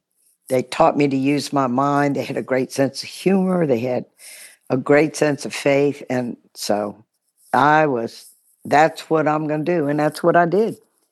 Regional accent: Baton Rouge, Louisiana, United States; Housing Projects and began to serve African-American people who were my servants all while I was growing up in Baton Rouge.

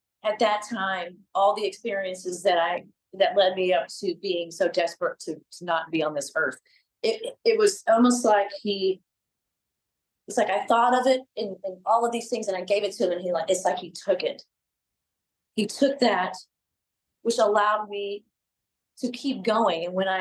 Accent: Cedar Hill, Texas, United States; I grew up in Cedar Hill, and we had property, and it was gorgeous, woods and a pond, and we were very poor

